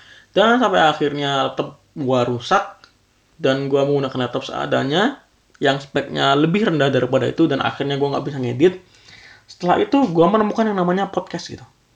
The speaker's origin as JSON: {"language": "Indonesian", "town": "Malang", "region": "East Java", "country": "Indonesia", "lives_now": "Bandung, Indonesia", "said": "Karena gue emang basicnya gue dari Malang, dari Jawa Timur gitu."}